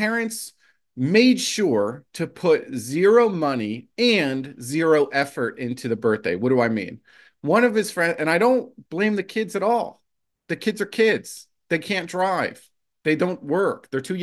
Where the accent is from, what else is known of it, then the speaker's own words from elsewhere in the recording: New Jersey, United States; I've never been to a rodeo before. I'm from New Jersey. So when I see cows, I get itchy.